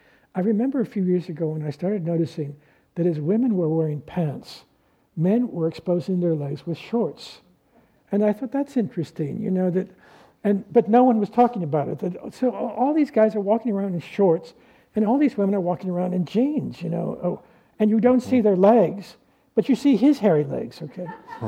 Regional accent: San Francisco, California, United States; born there; When I was born in San Francisco, there was notation made of that fact, of my birth, in the newspaper, as there was with most babies.

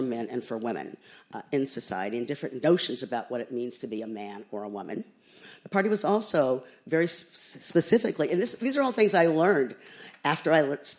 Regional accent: Tacoma, Washington, United States; Growing up in Tacoma, Washington, I wasn't the kind of person that ever was exposed to a single solitary bit of information about Black writers.

